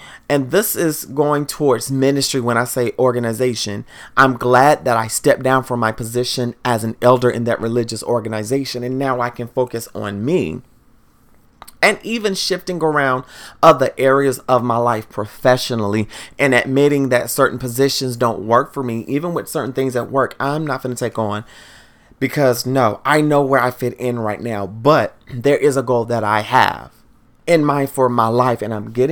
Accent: the South, United States; And then growing up in the South, we also listened to Go-Go in the South

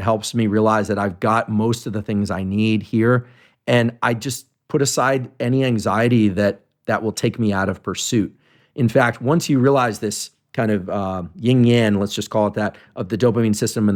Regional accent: California, United States; I grew up in the Bay Area and I've been down to Esalen

